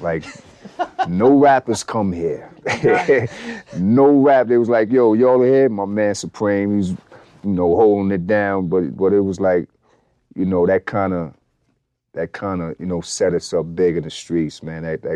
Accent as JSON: {"language": "English", "town": "Long Island", "region": "New York", "country": "United States", "said": "knowing I was from Long Island. They was like, Long Island, you know, I'm from Long Island. No rappers in here from Long Island, so I had to make my way in."}